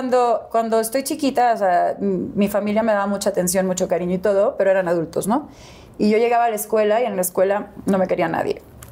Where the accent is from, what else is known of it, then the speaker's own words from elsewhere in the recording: Guadalajara, Jalisco, Mexico; also born or lived in Houston; Lo que pasa es que nací en Houston, pero me crié en Guadalajara y mi familia es de Coahuila, de Jalisco y de Sonora.